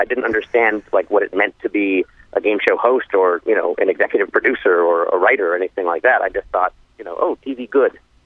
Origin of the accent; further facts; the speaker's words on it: Chicago, Illinois, United States; Growing up in Chicago, you're not really aware.